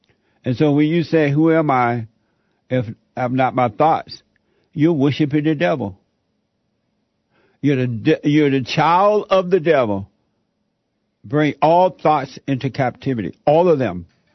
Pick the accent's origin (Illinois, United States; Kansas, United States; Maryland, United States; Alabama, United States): Alabama, United States; There was this woman when I was growing up in Alabama, she used to always hang out at this bridge and that you have to cross.